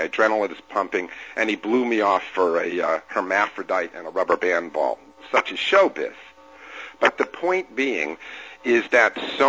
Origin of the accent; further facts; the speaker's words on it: New England, United States; now in New York, United States; I'm a New Yorker. It's the greatest city in the world, but I grew up in New England.